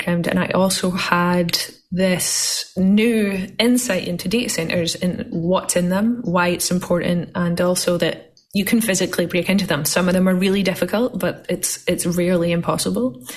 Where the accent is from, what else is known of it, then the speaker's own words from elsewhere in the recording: Scotland, United Kingdom; now in Los Angeles, United States; So I live in Los Angeles, but I'm from Scotland. I've been in America for about 15 years or so. My accent has gotten worse. It's gotten stronger. It stays with me. It will not leave.